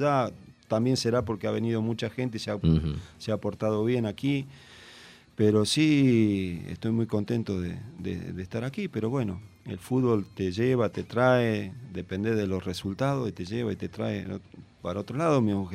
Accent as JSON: {"language": "Spanish", "region": "Córdoba", "country": "Argentina", "said": "pues yo soy de Córdoba, pienso ir a Buenos Aires a ver unos entrenamientos"}